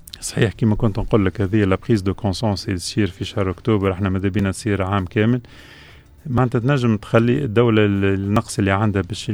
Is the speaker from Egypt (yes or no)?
no; Tunisia; كتونسي ومختص في السرطان